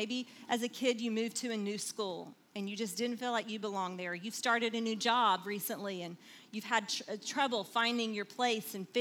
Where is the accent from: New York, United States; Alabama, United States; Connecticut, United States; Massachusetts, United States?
Alabama, United States; And because I grew up in Alabama, I thought I would probably be placed somewhere in the Southeast